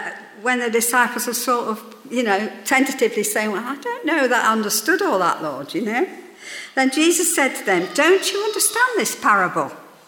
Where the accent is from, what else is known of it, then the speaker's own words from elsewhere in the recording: Midlands, United Kingdom; I was brought up in the Midlands, and we do major on thunderstorms.